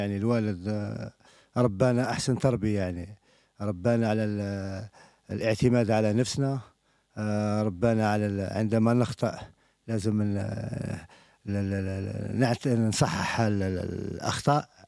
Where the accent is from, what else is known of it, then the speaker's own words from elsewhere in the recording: Algiers, Algiers Province, Algeria; أنا من مواليد جزائر الوسطى، يعني عشت في ميسونيا للحي الأول، ولكن في سوريكال صغري وكبري وترعرحت في هذا الحي سوريكال، الحي الشعبي